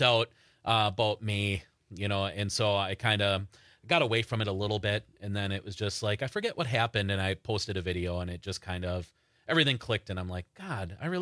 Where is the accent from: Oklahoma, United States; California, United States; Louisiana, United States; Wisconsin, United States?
Wisconsin, United States; I always like to say growing up in Wisconsin, a lot of people seemed very eager to leave Wisconsin